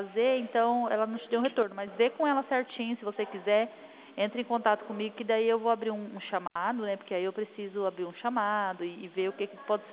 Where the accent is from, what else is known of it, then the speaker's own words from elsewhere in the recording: Presidente Prudente, São Paulo, Brazil; Nós somos aqui de Prudente, região de Presidente Prudente.